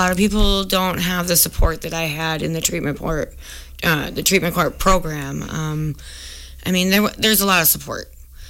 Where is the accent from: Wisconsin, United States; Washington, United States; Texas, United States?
Wisconsin, United States; Richland Center; I did. I was born in Richland Center. I went to Ithaca High School. I had a baby my sophomore year. I got my HSED in 2019. I moved away for quite a while.